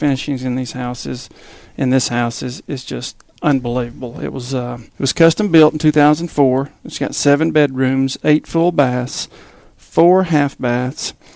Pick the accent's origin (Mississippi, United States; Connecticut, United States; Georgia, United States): Georgia, United States; Cartersville; Well, I was born and raised in Cartersville, Georgia, so I'm a Georgia native.